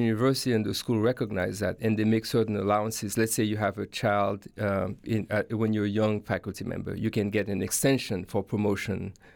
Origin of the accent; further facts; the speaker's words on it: Haiti; moved away as an adult; now in United States; I grew up in Haiti and went to elementary and high school there, and then came to the U.S. to go